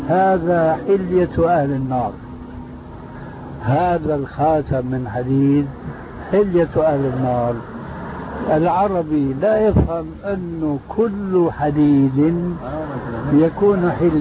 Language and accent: Arabic; Syria; وأنا أخذ السيارة كما يقولون عندنا بالشام